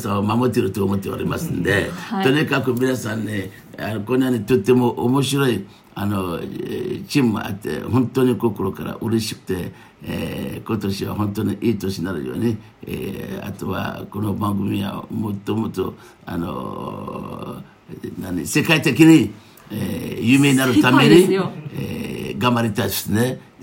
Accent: Benin; Japanese is a second language; だってベナン語、最低フォン語とかイラチャ語とかね、あとはフォン語とか、あとはミナン語とかね、それあの3つはベナンの言葉ですね。でその後は学校に通ってベナンで

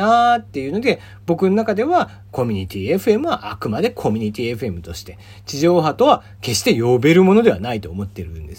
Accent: Kagoshima, Japan; born there; 僕は鹿児島生まれですけども、

